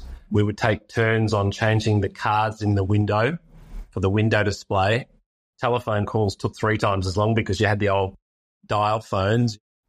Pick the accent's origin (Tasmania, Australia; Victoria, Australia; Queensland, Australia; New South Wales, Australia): Victoria, Australia; So we started our first office out in the Yarra Valley, actually, because I grew up in the Yarra Valley.